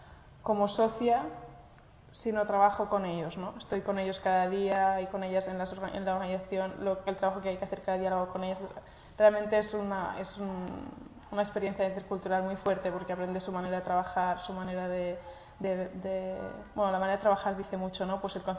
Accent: Catalonia, Spain; first language Catalan; now in Senegal; Bueno, yo soy catalana y a mí cuando viene alguien extranjero y me hablan catalán en Cataluña

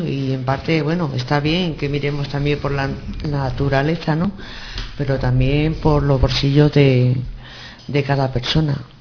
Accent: Linares, Andalusia, Spain; porque yo soy de Linares, Jaén, y han cerrado muchas minas

